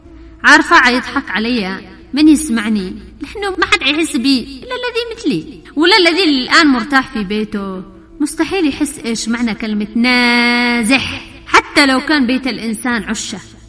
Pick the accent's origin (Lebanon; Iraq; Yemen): Yemen; Taiz, Taiz Governorate; وإحنا من أبناء تعز